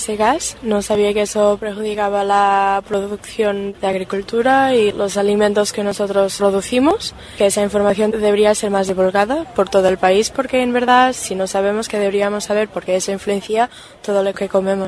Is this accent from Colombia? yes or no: no; Portugal; Spanish is a second language; Yo soy de Portugal y considero que en Portugal ahora se ve más hortas biológicas